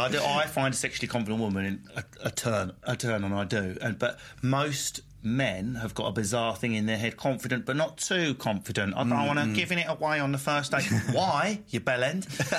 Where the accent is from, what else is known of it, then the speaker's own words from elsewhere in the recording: Isle of Man; I'm from the Isle of Man.